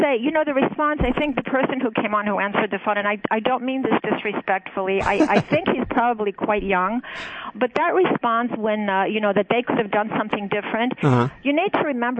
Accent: United States; I don't want to offend anybody here. I'm an American.

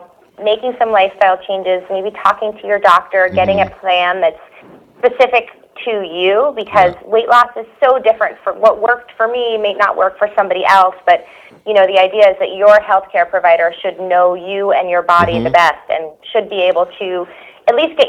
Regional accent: New York City, New York, United States; now in Los Angeles, United States; I was born and raised in New York. Uh-huh. I live in LA now, but I was a Mets fan growing up.

